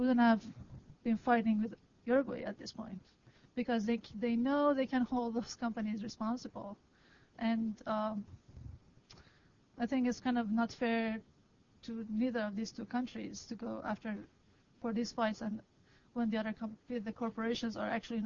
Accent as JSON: {"language": "English", "country": "Iran", "said": "I'm an ILSP student, and I'm from Iran."}